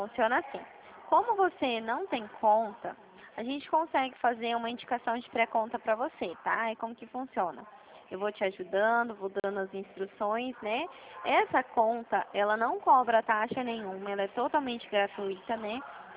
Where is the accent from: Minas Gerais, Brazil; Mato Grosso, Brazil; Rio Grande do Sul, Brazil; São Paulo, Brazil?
São Paulo, Brazil; Presidente Prudente; DDD ele é 018, porque eu sou daqui de Presidente Prudente.